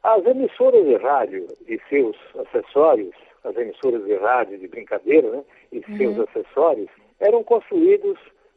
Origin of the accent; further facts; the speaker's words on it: Santa Teresa, Espírito Santo, Brazil; naquele ano de 1956, com 7 anos ainda incompletos, já passava pela minha cabeça vontade de instalar uma emissora de rádio na cidade de Santa Teresa, minha terra natal.